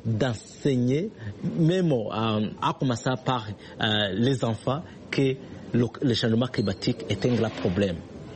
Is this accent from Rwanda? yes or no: yes; Southern Province, Rwanda; born there; je suis né au Rwanda, je suis né dans la province du Sud